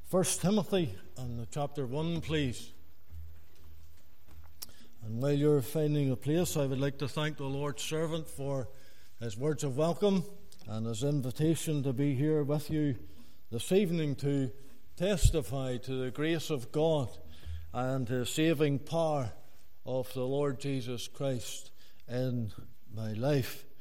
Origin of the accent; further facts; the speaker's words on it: Ballyhenshin, Northern Ireland, United Kingdom; I was born and bred in Ballyhenshin, County Down. I was raised on a farm, mixed dairy, arable farm.